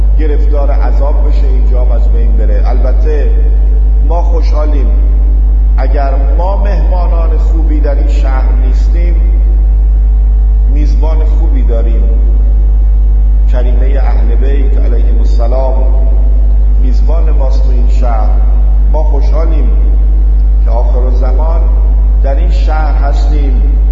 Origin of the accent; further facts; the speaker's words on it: Qom, Iran; انشالله ما تو این شهری اهل قمیم انشالله